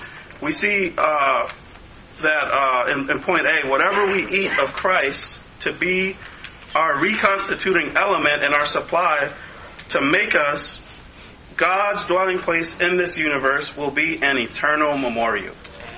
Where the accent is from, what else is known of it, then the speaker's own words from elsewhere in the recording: United States; You know, what I would eat is just American food. I grew up here in America.